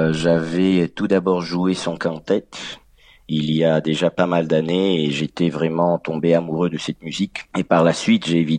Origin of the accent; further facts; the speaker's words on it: Saint-Cloud, Île-de-France, France; born there; Je suis né à Saint-Cloud, près de Paris, et j'ai commencé le piano à l'âge de 5 ans.